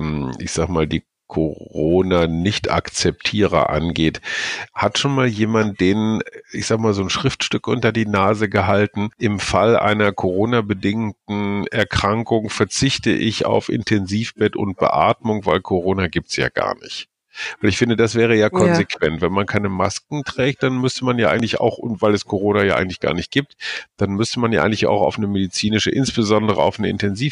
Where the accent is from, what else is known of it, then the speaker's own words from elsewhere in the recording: Germany; now in Bulgaria; in Frankfurt auf dem Flughafen ins Land gelassen werde, also in mein Heimatland